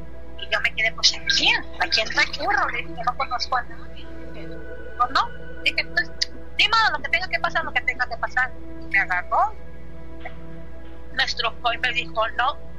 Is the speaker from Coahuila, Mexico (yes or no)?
yes; Torreón, Coahuila, Mexico; now in San Antonio, United States; somos de Torreón, Coahuila, México.